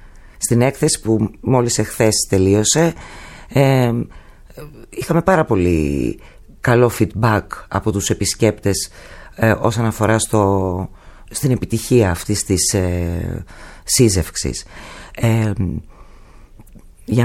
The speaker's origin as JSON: {"language": "Greek", "town": "Athens", "region": "Attica", "country": "Greece", "tie": "born or raised there", "said": "Δεν μεγάλωσα στην Αμοργό. Μεγάλωσα εδώ. Αλλά ήταν πολύ έντονο το στοιχείο του νησιού και στην Αθήνα."}